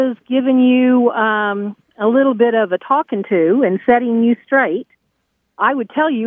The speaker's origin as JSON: {"language": "English", "region": "Oklahoma", "country": "United States", "tie": "born or raised there", "lives_now": "Texas, United States", "said": "I grew up in Oklahoma, and I'm now a voluntary Texan"}